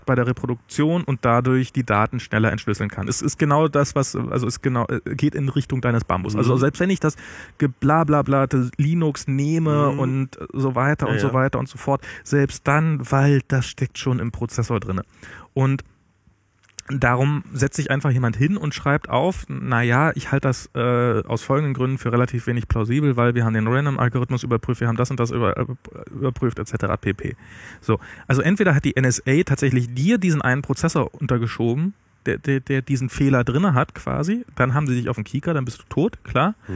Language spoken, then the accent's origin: German; East Germany, Germany; was bei mir als Ossi, der jetzt ja schon durchaus schon überwacht worden ist.